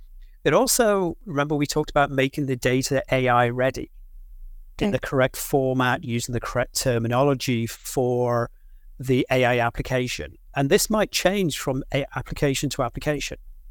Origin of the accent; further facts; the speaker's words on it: England, United Kingdom; I'm English, so I speak English very well, but we have a habit of not speaking any other language very well.